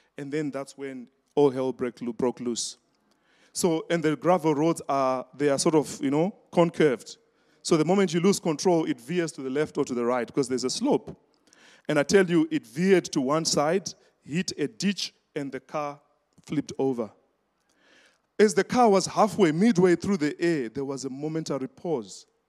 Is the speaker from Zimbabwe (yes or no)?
yes; Zimbabwe; "Where did you say you are from again?" I said, "I'm from Zimbabwe."